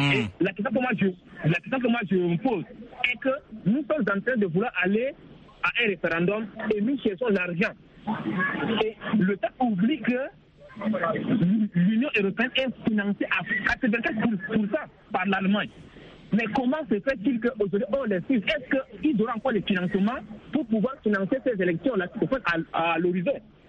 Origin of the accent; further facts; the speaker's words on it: Chad; now in Cameroon; Personnellement, je suis tchadien, mais je suis au Cameroun.